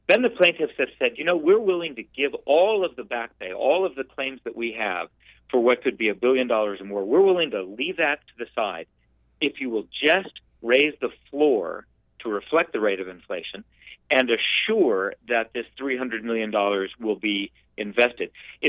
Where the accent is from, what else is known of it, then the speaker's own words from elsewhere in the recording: Tucson, Arizona, United States; talking to folks in my hometown of Tucson about the need to change direction in Arizona